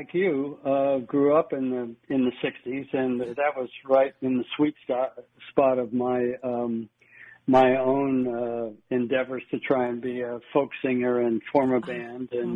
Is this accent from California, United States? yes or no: yes; Los Angeles, California, United States; I grew up in the Valley.